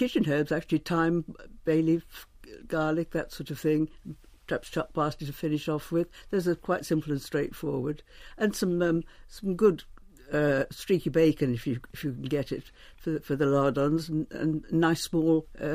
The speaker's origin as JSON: {"language": "English", "town": "Birmingham", "region": "West Midlands", "country": "United Kingdom", "tie": "born or raised there", "said": "I was brought up in Birmingham, yeah."}